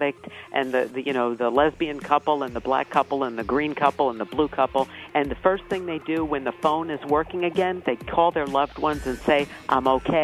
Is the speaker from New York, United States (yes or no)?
yes; New York City, New York, United States; growing up in New York City.